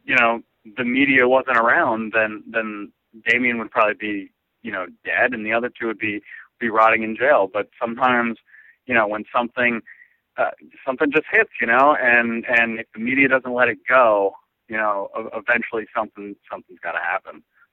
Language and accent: English; New Jersey, United States; because I grew up in Jersey, and you know, it's like a requisite to just love Kevin Smith if you're from Jersey.